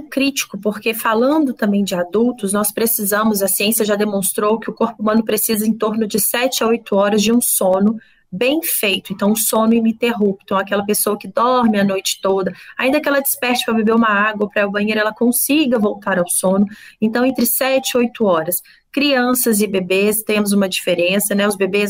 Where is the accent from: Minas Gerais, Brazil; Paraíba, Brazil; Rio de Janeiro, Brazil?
Minas Gerais, Brazil; Belo Horizonte; eu sou de Belo Horizonte.